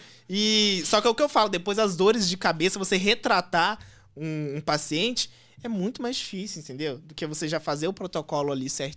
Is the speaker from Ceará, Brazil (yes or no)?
no; Minas Gerais, Brazil; Porque assim, eu sou de Minas, eu gosto de conversar.